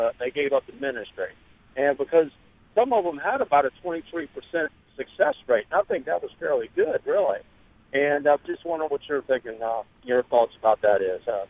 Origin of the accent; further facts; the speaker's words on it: Maryland, United States; I'm from Maryland here